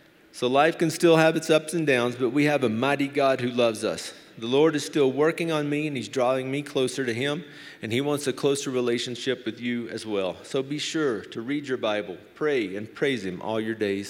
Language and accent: English; United States; I am an American, so I'm a Christian, right?